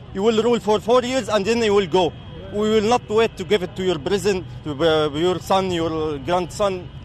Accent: Damascus, Damascus Governorate, Syria; from Damascus.

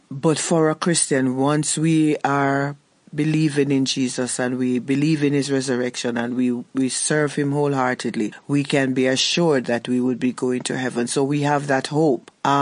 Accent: Ocho Rios, Jamaica; moved away as an adult; now in Cape Town, South Africa; I'm from Jamaica. I'm from the north coast of Jamaica, Ocherius, one of the tourist areas in Jamaica. It's good to be in South Africa.

